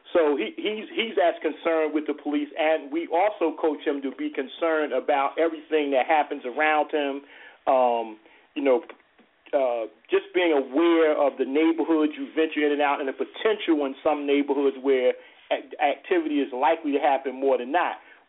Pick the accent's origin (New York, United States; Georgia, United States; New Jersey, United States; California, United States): New Jersey, United States; Newark; I mean, I was born and raised in Newark.